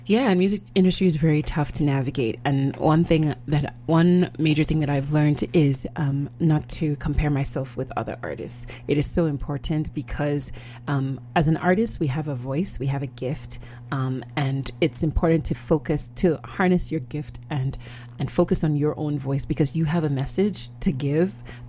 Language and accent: English; Nigeria; obviously I'm Nigerian